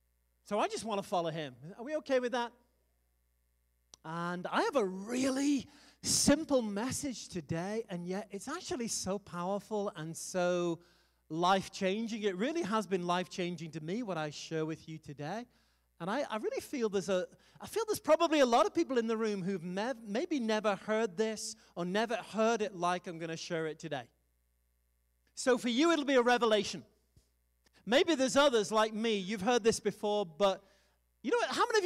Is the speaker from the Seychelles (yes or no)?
no; United Kingdom; now in United States; I'm British. We're all weird. But I'm proud to be American, where at least I know I'm free.